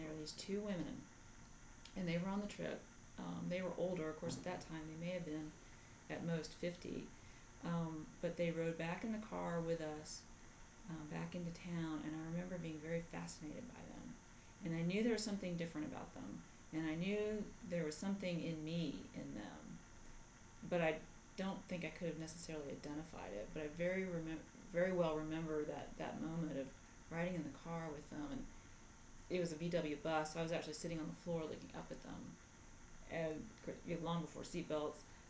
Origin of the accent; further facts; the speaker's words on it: Oak Ridge, Tennessee, United States; also born or lived in Johnson City; now in North Carolina, United States; I was born and raised in Oak Ridge, Tennessee, west of Knoxville. Lived many years in Johnson City, Tennessee, and then came to the North Carolina Mountains in 1994.